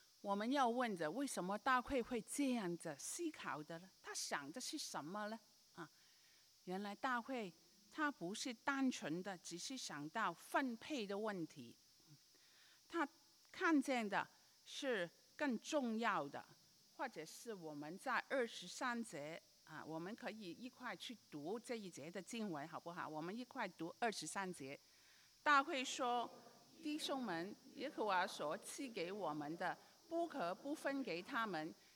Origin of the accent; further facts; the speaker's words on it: Guangdong, China; 我觉得你们好像没听过，可能是我们广东人的哈。